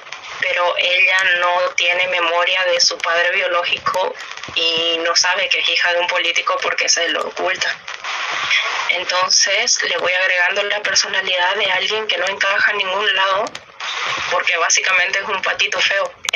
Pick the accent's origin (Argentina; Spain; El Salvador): Argentina; Formosa; also born or lived in Corrientes; Mi papá trabaja en Formosa. Yo nací en Corrientes, pero me crié en Formosa.